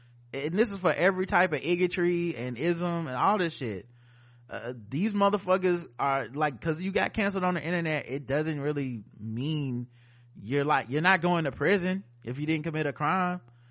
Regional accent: the South, United States; I am from the South and I do know what that means.

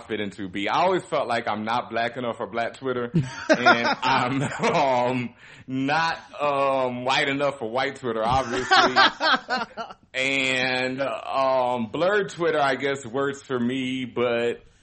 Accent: Houston, Texas, United States; Like, I grew up in Houston where it is, you know, I was called nigger to my face by a white man, you know, when I was 12 years old

